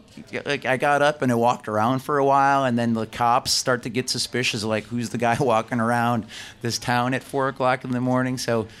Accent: Cheektowaga, New York, United States; Peter grew up in Hamburg, New York, which is south of where I grew up in Cheektowaga, and we've got mutual friends.

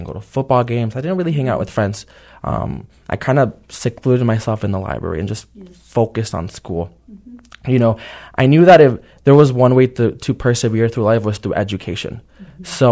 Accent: Middleville, Michigan, United States; also born or lived in Tepic, Mexico; I was actually born in Tepic, Nayarit, Mexico, but I was raised in Middleville, Michigan.

